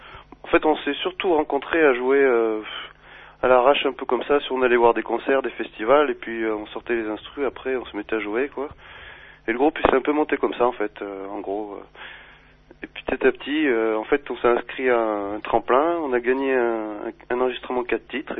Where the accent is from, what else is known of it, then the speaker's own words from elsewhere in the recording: Le Puy-en-Velay, Auvergne-Rhône-Alpes, France; on est du Puy-en-Velay, en fait. Ça fait à peu près... on a commencé là-bas il y a 4 ans, en fait. On habitait tous à peu près au Puy. Et là, on habite à peu près tous en Haute-Loire, autour du Puy-en-Velay